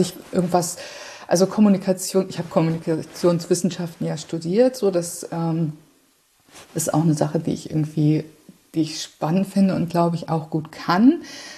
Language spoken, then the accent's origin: German; Hanover, Lower Saxony, Germany; Nee, ich bin ursprünglich in Hannover aufgewachsen, in Niedersachsen